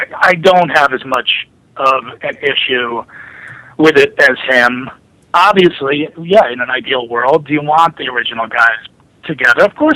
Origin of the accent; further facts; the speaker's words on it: New Jersey, United States; I grew up in New Jersey.